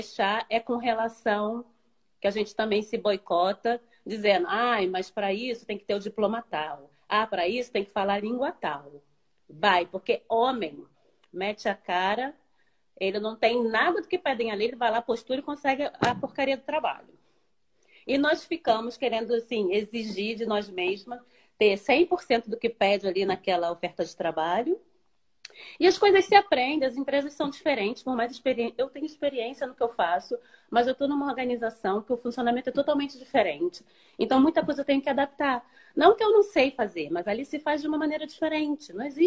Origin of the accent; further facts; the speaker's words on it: Brazil; Ah, porque eu sou brasileira e trabalhar em tal lugar não vão me aceitar